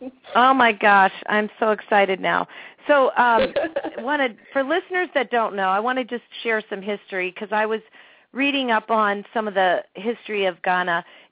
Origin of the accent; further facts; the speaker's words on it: New England, United States; I grew up in New England, north of Boston